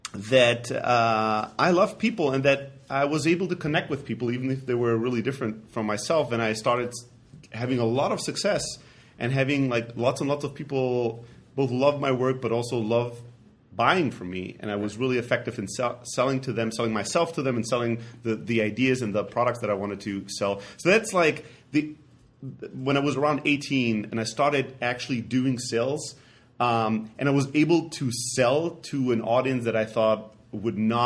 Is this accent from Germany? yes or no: yes; Germany; I grew up back in Europe, Greek background, but grew up in Germany.